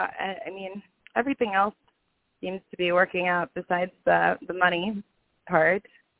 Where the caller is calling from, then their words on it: Rhode Island, United States; I'm calling from Rhode Island.